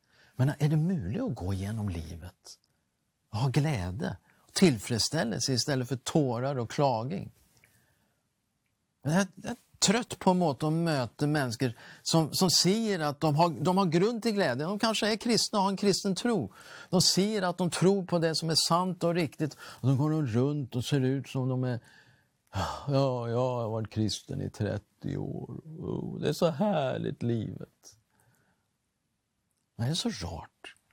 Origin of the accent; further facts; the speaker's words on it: Sweden; Och jag är ju svensk